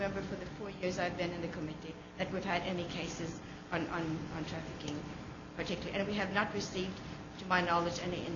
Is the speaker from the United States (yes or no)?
no; Norway; English is a second language; because I'm from Norway, and we have had some cases in Norway